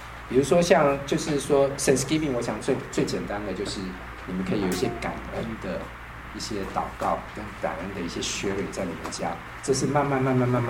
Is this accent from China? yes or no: no; Taiwan; now in United States; 我想在美国，我们从台湾过来的话，